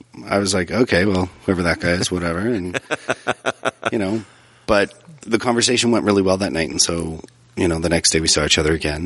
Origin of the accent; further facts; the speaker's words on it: Alberta, Canada; I grew up in southern Alberta.